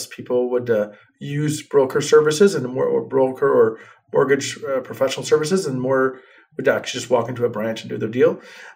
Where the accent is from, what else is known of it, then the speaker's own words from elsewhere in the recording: Montreal, Quebec, Canada; born there; my grandfather who immigrated here from Greece. So we're Greek origin, but my father was born in Canada, in Montreal, and I was born in Montreal.